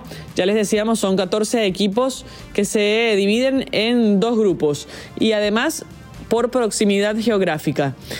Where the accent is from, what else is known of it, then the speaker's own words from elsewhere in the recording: Venezuela; nos da mucha satisfacción como venezolanos ver el talento que se está desarrollando en nuestro país.